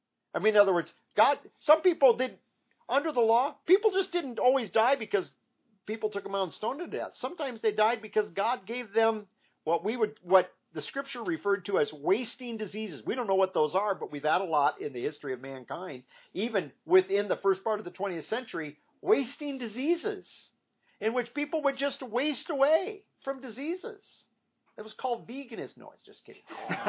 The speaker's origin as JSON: {"language": "English", "region": "Iowa", "country": "United States", "tie": "born or raised there", "said": "a wasting fever that went through the town back where I grew up in Iowa, this small town."}